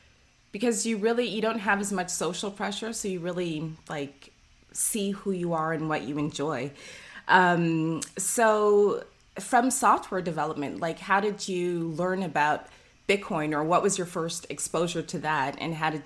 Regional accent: Scarborough, Ontario, Canada; And I grew up in Scarborough. But not Scarborough, Jamaica, Scarborough, Ontario

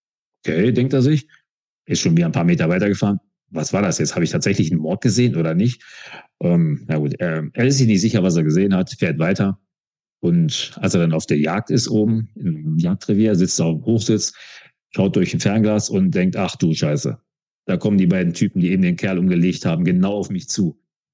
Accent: Wuppertal, North Rhine-Westphalia, Germany; Ich komme aus Wuppertal.

